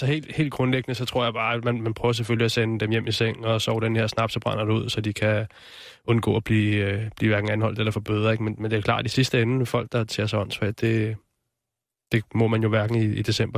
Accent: Capital Region of Denmark, Denmark; Jeg er fra Vestegnen.

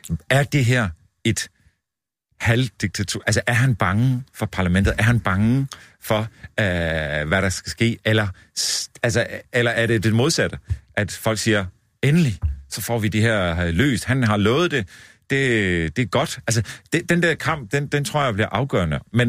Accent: United Kingdom; Danish is a second language; Undskyld, nu er jeg briter, så jeg skal nævne en anden verdenskrig.

